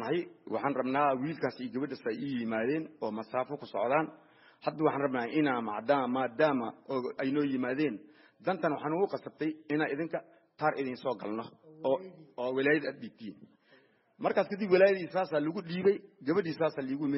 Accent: Mogadishu, Banaadir, Somalia; also born or lived in Lower Juba; Waxaan ku dhashay anigii Jubada Hoose, waxaan ku soo barbaaray Muqdisho.

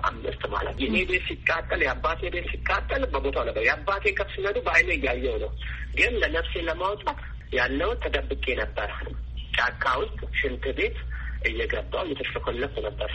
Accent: Ziway Dugda, Oromia, Ethiopia; እኔ አሁን ያለሁት ኦሮሚያ ክልል ዝዋይ ዱግዳ ወረዳ 01 ቀበሌ

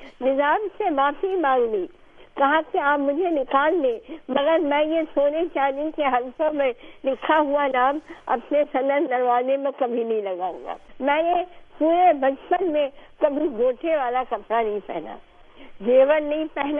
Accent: Raichur, Karnataka, India; born there; جب میں پیدا ہوئی تو یہ کرناٹک کا علاقہ تھا جہاں شیواجی مرے تھے اور عالمگیر کی آخری لڑائی ہوئی تھی

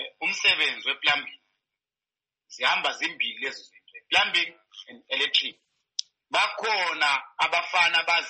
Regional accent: South Africa; I'm South African, so you want to go home.

